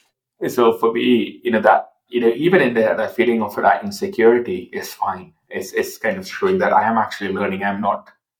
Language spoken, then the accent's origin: English; India; I am from India